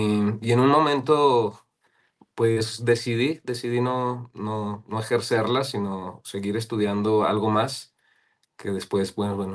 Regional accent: Zacatecas, Mexico; en ese tiempo vivía en una ciudad pequeña. Yo soy originario de Zacatecas.

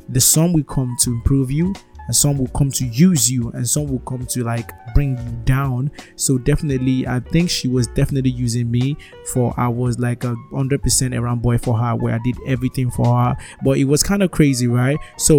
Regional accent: Nigeria; I'm Africa Nigerian, right? Yes, Nigerian, right?

